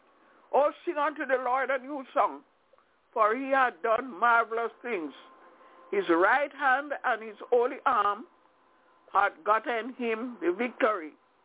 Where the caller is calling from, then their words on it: Albany, New York, United States; I am calling from Albany in New York.